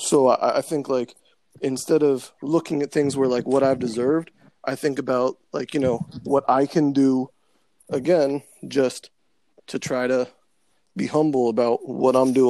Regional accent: Lebanon; when we were growing up in Lebanon, it wasn't nearly as diverse as it is now.

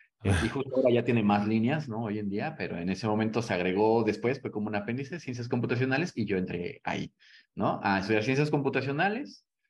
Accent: Puebla, Mexico; yo estudié ciencias computacionales en la Benemérita Universidad Autónoma de Puebla, que es de donde yo soy.

